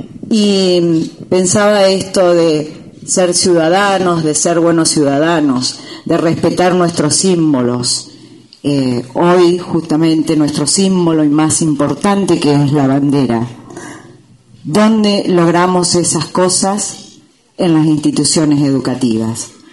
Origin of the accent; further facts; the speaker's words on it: Argentina; los argentinos que nos sentimos con ese gran orgullo de ver un color celeste y blanco con un sol en el medio.